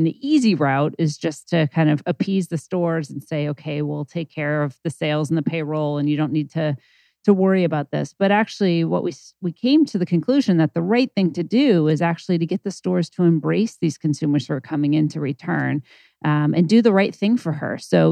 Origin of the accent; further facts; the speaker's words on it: Chicago, Illinois, United States; Yeah. So I grew up in Chicago.